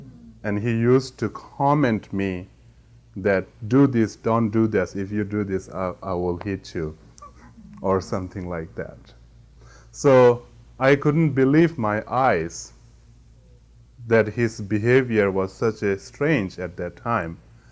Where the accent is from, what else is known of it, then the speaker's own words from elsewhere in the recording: Bylakuppe, Karnataka, India; I was born in the Tibetan refugee camp in Balakupi in South India. And I was raised up as a very ordinary boy in the refugee camp till 17.